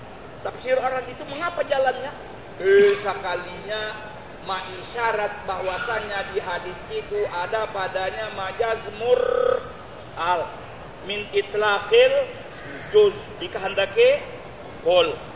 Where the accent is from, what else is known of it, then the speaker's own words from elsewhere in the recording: Java, Indonesia; now in Mecca, Saudi Arabia; Di sini, di Mekah ini masyhur. Kita-kita Jawa, umumnya Indonesia, Malaysia, Patani.